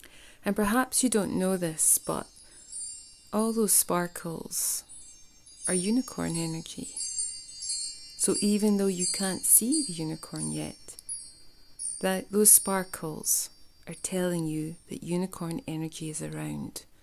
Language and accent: English; Scotland, United Kingdom; And you might hear from my accent, I come from a place in the world called Scotland